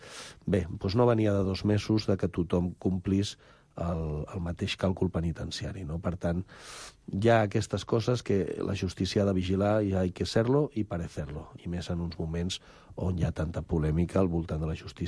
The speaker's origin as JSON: {"language": "Catalan", "region": "Catalonia", "country": "Spain", "said": "Ja aquí sí que em poso com en primera persona, com a català."}